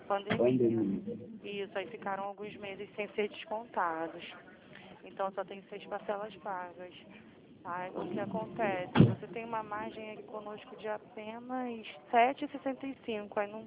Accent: Santa Cruz, Brazil; Eu moro pertinho de você, sou de Santa Cruz.

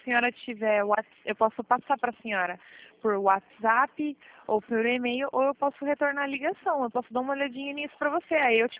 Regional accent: Marília, São Paulo, Brazil; eu sou aqui de Marília.

